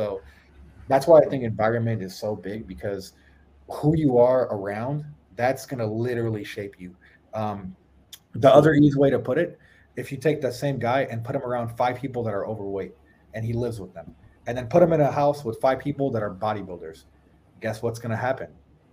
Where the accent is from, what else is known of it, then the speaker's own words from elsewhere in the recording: United States; born there; I was born in America. I had everything handed to me.